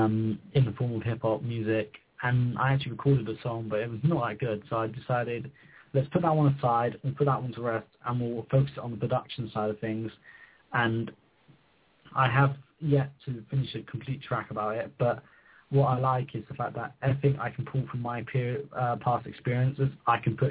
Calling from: England, United Kingdom; I'm in England. I live in England.

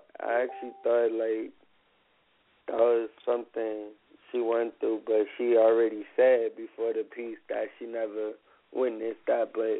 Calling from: California, United States; I'm also calling from South California.

